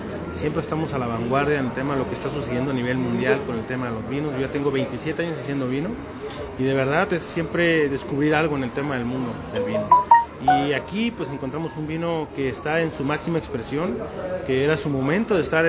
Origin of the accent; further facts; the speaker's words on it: Valle de Guadalupe, Baja California, Mexico; Yo soy nacido en el Valle de Guadalupe, tengo toda la vida, soy tercera generación.